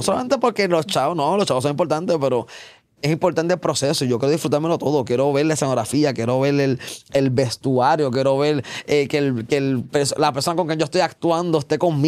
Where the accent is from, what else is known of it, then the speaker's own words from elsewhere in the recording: Puerto Rico; yo dije una realidad como ciudadano, como artista, como ser humano, como puertorriqueño.